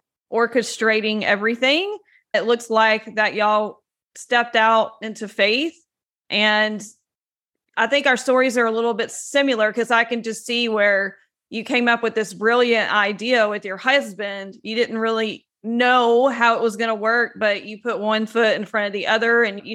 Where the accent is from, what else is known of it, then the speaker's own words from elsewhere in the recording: Plainview, Texas, United States; So Whitney and I are from the same hometown. We're from Plainview, Texas. So shout out to Plainview, Texas.